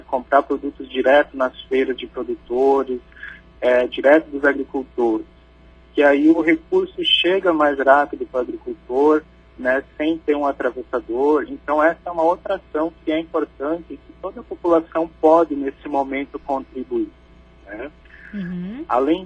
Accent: Santa Catarina, Brazil; now in Florianópolis, Brazil; eu estou em Florianópolis hoje, mas sou da região oeste de Santa Catarina

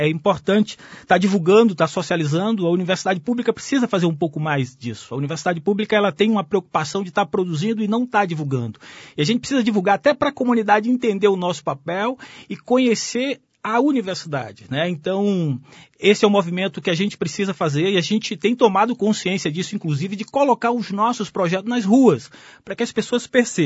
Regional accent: Bahia, Brazil; Eu sou do sertão da Bahia, onde estudar é muito difícil, sobretudo no passado. E se eu estou no estado do Paraná como professor de uma universidade pública, gratuita

